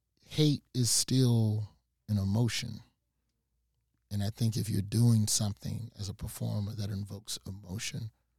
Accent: the South, United States; As a Southerner, I have to choose

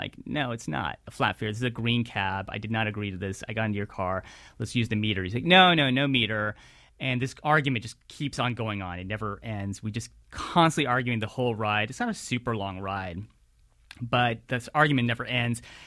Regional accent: India; I'm like, listen, I'm Indian. So why are you trying to cheat me? You know, I'm an Indian here

